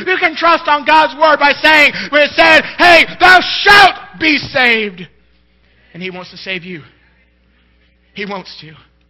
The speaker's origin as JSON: {"language": "English", "town": "Shreveport", "region": "Louisiana", "country": "United States", "tie": "born there", "said": "But I was born in Shreveport, Louisiana, at the LSU Medical Center."}